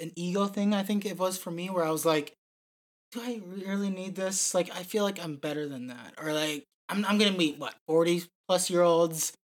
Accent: Minnesota, United States; I'm from Minnesota, and not a lot of people know where that is. It's a state in the U.S. It's in the middle up.

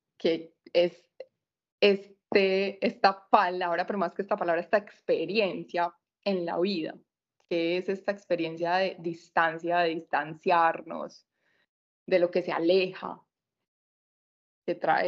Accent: Colombia; now in Norway; yo soy de Colombia y estoy viviendo en este momento en Noruega por un periodo de tiempo.

